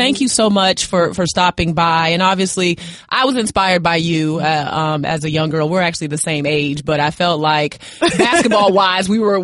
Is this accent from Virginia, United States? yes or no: yes; Alexandria, Virginia, United States; As you mentioned, I'm from Alexandria, Virginia. So watching you there in D.C.